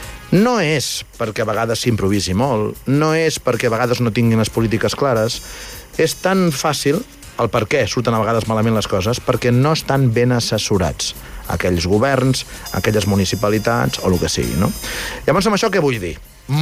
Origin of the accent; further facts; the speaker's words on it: Andorra; aquí som andorrans i prou feina tenim en defensar lo nostre